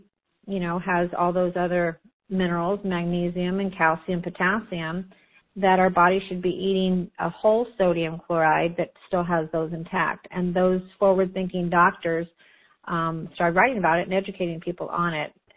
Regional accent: Muncie, Indiana, United States; I was from Muncie, Indiana, and I'd never heard anything such of all these things.

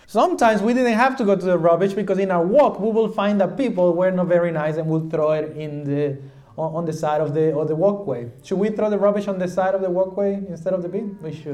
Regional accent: southern Mexico, Mexico; English is a second language; So I'm from Mexico. And I come from the south part of Mexico. But when I was little, I used to live in the northern part of Mexico.

